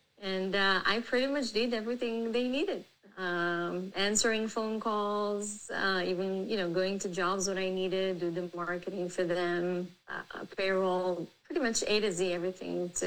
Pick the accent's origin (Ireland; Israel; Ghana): Israel; English is a second language; moved away as an adult; now in United States; I was born and raised in Israel. I served in the IDF for 2 years, and then I came here to the U.S. in 2003. I got married in Israel, came here.